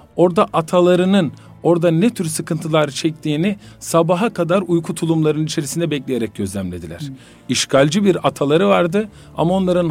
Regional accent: Sivas, Turkey; Sivaslıyım. 1990 doğumluyum.

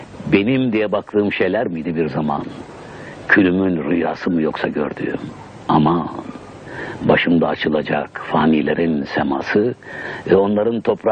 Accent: Istanbul, Turkey; born there; 1904'te İstanbul'da doğdum.

